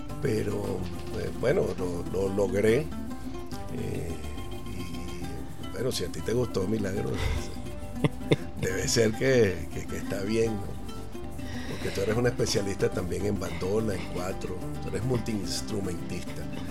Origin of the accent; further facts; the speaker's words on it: Caracas, Capital District, Venezuela; soy caraqueño nato. Mi mamá es caraqueña y mi papá era de Cumaná.